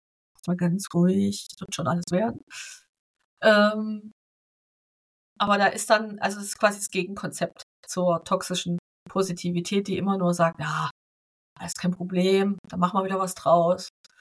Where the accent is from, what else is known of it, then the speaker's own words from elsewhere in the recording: East Germany, Germany; Ich bin Ossi, meine Güte. Also Kölsch ist ganz weit weg von meinem Dialekt.